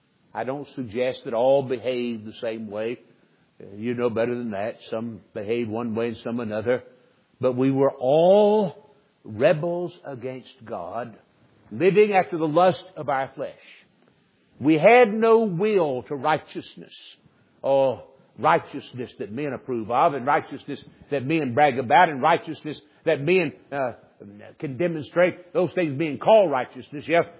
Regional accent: Southern United States, United States; I'm a Southerner. I'm so much a Southerner that if I weren't a Southerner, I'd at least be ashamed.

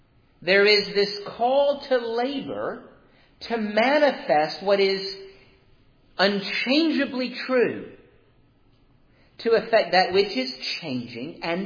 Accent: Douglasville, Georgia, United States; Now, growing up in Douglasville, Georgia, I would, every Saturday night, as we were getting ready for bed

